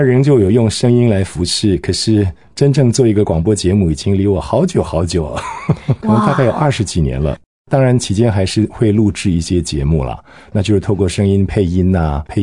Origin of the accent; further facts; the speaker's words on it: Singapore; 对对，我从小在新加坡长大，在新加坡出生啊